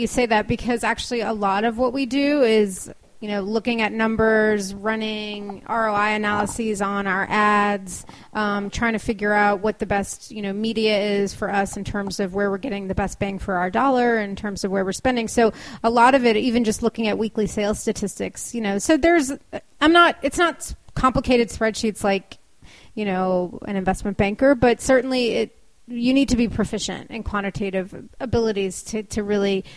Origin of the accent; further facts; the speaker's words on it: Texas, United States; You know, I mentioned I'm from Texas, and high-tech marketing, you know, Dell really stands out to me as a potential place that may be ideal for me to work one day. Going back home would be really interesting